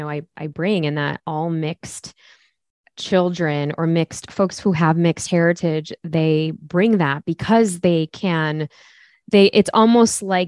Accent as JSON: {"language": "English", "town": "Chicago", "region": "Illinois", "country": "United States", "tie": "born or raised there", "said": "at least where I grew up in Chicago, you had the melting pot, but then you had the Blacks, the Latinos, the Asians, the Indians, like everyone."}